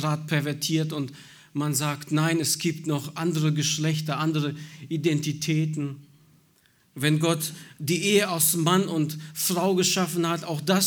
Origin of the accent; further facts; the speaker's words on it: Minden, North Rhine-Westphalia, Germany; ich bin 42 Jahre alt, ich komme aus Minden, aus der Gemeinde auch dort.